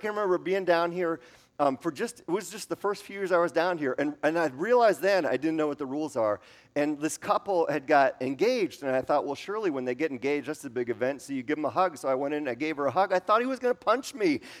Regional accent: Wisconsin, United States; I'm from Wisconsin. I'm from the Midwest.

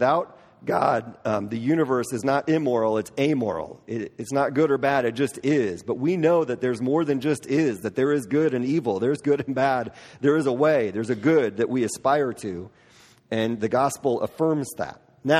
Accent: Midwest, United States; I'm from the Midwest. I love the Midwest. I miss the Midwest.

